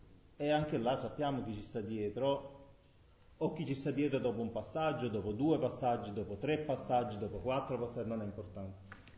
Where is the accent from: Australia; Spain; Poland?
Poland; Italian is a second language; e io sono polacco, cioè quindi non è un discorso interessante